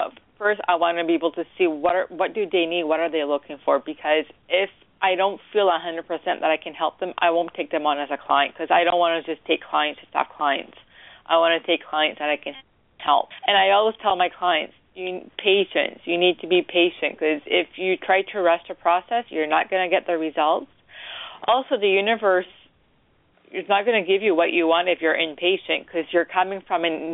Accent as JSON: {"language": "English", "region": "New Brunswick", "country": "Canada", "lives_now": "Toronto, Canada", "said": "I'm calling in from Toronto, Canada, and I'm originally from the province of New Brunswick in Canada."}